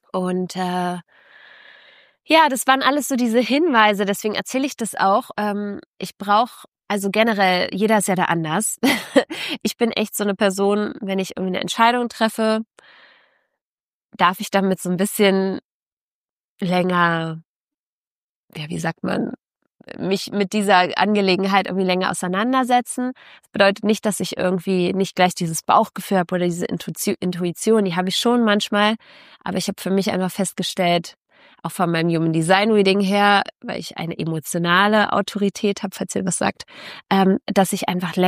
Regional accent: Berlin, Germany; Und bin natürlich als Berlinerin immer super gerne an Schlachtensee gegangen, Grunewaldsee, was von mir jetzt fußläufig war.

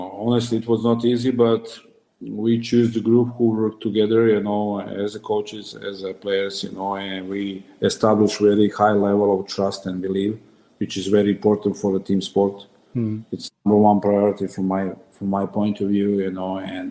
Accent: Serbia; English is a second language; And it was not easy, especially because I'm coming from Serbia. It's a different mentality

